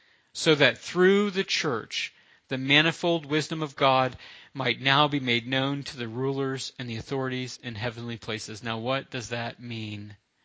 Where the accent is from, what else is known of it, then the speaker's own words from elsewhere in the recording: Deep South, United States; I grew up in the Deep South where racism was a thing.